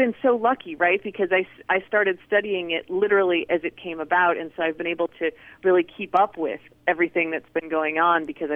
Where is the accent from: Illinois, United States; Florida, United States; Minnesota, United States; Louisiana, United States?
Illinois, United States; moved away as an adult; I grew up in Illinois, and I did my undergrad and my master's there, and then I came out to the University of Maryland at College Park in 2001 to do my PhD.